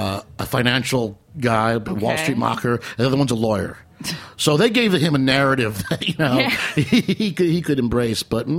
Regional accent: Metuchen, New Jersey, United States; We've been all the way to Metuchen, New Jersey, my hometown

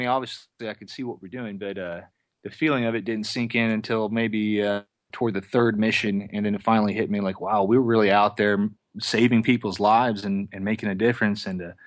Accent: Galveston, Texas, United States; I grew up in Galveston, Texas, and was a banquet sous chef for many years.

